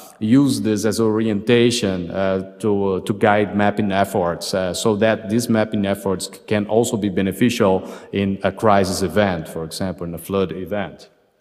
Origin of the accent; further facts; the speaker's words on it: Brazil; And as I am from Brazil as well